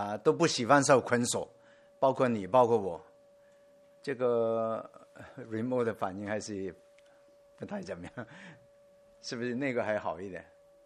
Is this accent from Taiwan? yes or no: no; Hong Kong; 我来自香港的，香港是已经是白天